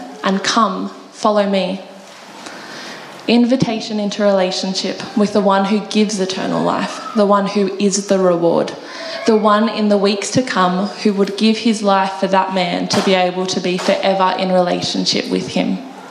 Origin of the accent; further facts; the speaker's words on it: Australia; accent: Australian; and I'm going to, with my very Aussie accent